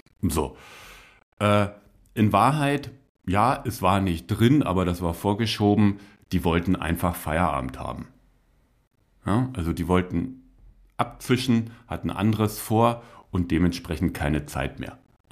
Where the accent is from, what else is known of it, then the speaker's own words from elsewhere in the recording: Brandenburg, Germany; Zu Hause, wir haben neue Bodentanks gebraucht. Also zu Hause bei uns in Brandenburg, Elternhaus.